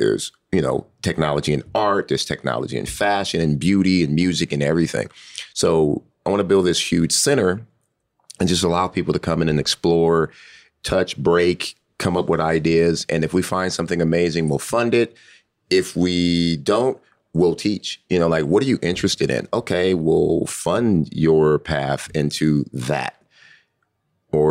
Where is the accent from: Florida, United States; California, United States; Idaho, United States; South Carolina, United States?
California, United States; Compton; growing up in Compton, I could have gone down one of many numerous paths.